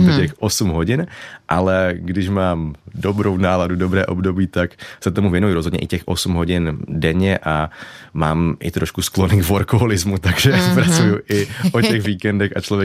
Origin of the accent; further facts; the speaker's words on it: Moravian-Silesian Region, Czechia; accent: Cieszyn Silesian dialect; já nejsem Čech, se dá říct, nebo jako, že jsem Čech, mám českou národnost, ale pocházím z Těšínského Slezska, kde my mluvíme doma nářečím. A chodil jsem na polskou základní školu, jo, mluvíme po našemu